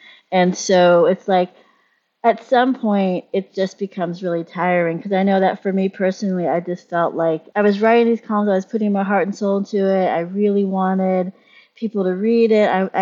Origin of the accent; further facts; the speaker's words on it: Pittsburgh, Pennsylvania, United States; moved away; you have people who were born and raised in Pittsburgh, my generation, I'm Gen X, who left Pittsburgh, and some of us tried to come back and left, and some of us just never tried coming back.